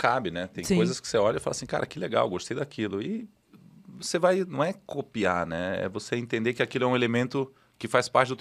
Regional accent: Maceió, Alagoas, Brazil; Minha mãe sempre falava, em Alagoas, né? Eu sou de Maceió.

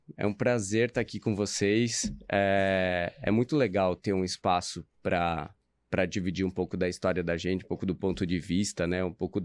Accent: Santa Catarina, Brazil; eu sou catarinense

